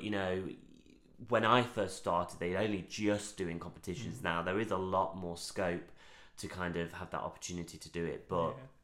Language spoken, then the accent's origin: English; Derby, East Midlands, United Kingdom; now in Birmingham, United Kingdom; I'm not originally from Birmingham. Yeah. I come from Derby, which really has a very limited space in terms of those venues.